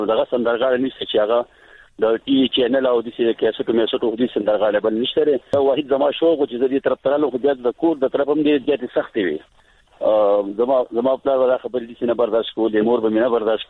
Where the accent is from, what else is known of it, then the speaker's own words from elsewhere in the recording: Golkada, Khyber Pakhtunkhwa, Pakistan; ګولکدا سیل شریف زړه غزه پیدا شي ما په دغه ګولکدا کې پیدا شي ما دغه ګولکدا کې لوښه